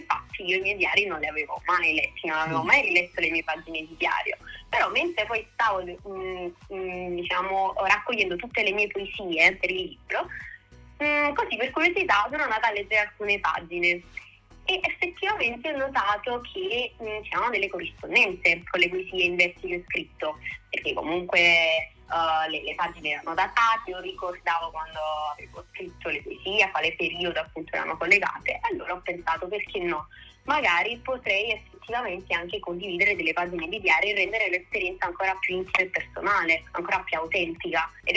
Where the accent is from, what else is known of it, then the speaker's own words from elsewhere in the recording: Naples, Campania, Italy; ho così tanti ricordi legati a Napoli, però ciò che mi è sempre stata stretta è la periferia, perché io vengo da Piscina a Scampia